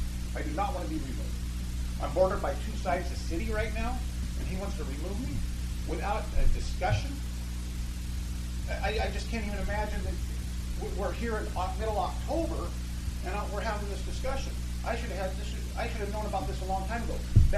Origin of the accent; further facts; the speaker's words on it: Natchez, Mississippi, United States; we've grown up, born and raised in Natchez, farmed there for over 50 years.